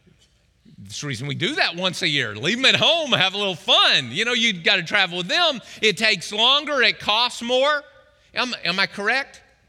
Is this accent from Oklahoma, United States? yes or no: yes; Oklahoma, United States; The wind, I grew up in Oklahoma.